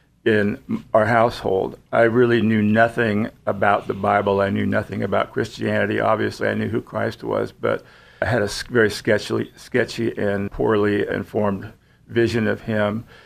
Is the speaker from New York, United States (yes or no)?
no; California, United States; I grew up down in the Bay Area in Marin County, north of San Francisco. We moved up here, graduated from Cal.